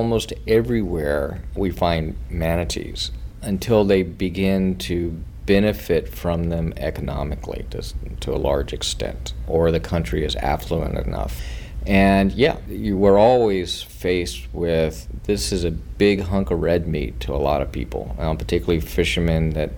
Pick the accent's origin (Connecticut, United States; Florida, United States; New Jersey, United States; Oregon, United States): Florida, United States; Yeah, you know, growing up in Florida and seeing the changes in Florida, you know, firsthand